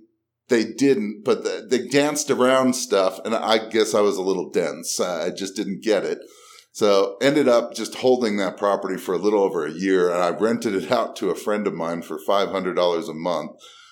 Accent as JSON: {"language": "English", "region": "Utah", "country": "United States", "said": "I actually back in 2001 started the Salt Lake RIA. We're from Utah."}